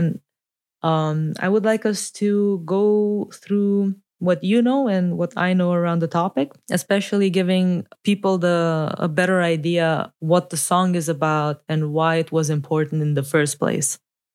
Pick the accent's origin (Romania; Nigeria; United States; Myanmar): Romania; Brasov, Brașov County; What I do know is that the part of the debate that sprung from Brasov, so my hometown, yeah, the original revolutionary city, as we're gonna see.